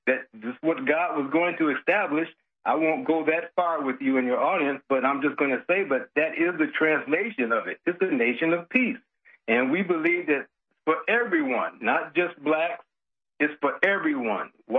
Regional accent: United States; So, you know, I'm an American, and I love the upbringing. I'm 71 years old, by the fact.

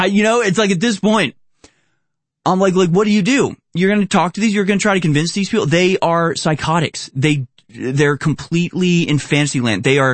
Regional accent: United States; which, you know, as an American, that's just, you know, it never goes well and never go right.

